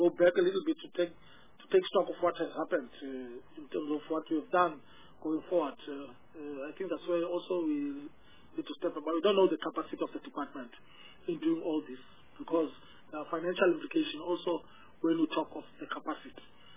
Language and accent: English; Port Elizabeth, Eastern Cape, South Africa; not necessarily only because I come from Port Elizabeth.